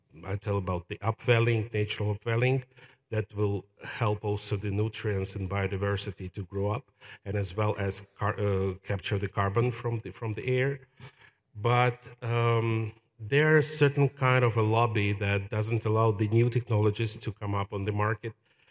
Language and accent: English; Ukraine; I'm from Ukraine originally, and I was really excited to hear the lecture.